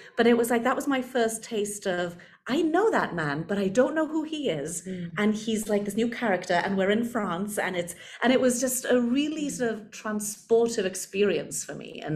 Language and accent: English; Wales, United Kingdom; You know, I grew up in Wales.